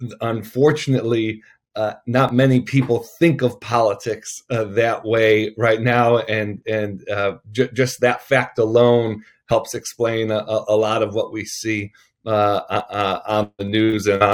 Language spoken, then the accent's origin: English; Buffalo, New York, United States; many from my family growing up in Buffalo, New York, which is an interesting place politically